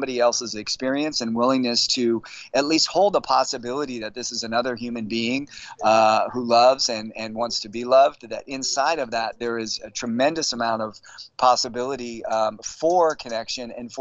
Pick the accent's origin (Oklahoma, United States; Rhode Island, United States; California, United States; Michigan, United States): California, United States; San Francisco; my background, born and raised in San Francisco, spent many, many years, really from the age of 6 or 7 on, being concerned about the environment